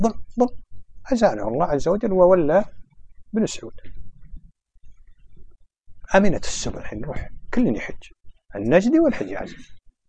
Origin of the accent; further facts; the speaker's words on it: Kuwait; بعدين ترى الطابع عندنا في الكويت ما هم مطرفين، ليش؟ مطرفون قليل بالحيل بالحيل.